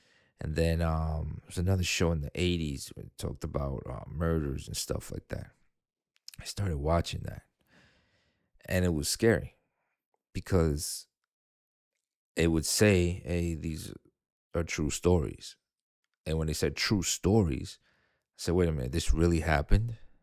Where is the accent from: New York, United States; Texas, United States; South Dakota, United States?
New York, United States; Nobody ever picked me up from school when I grew up in New York or whatever, when I came from the island. From where I was born, nobody ever picked me up.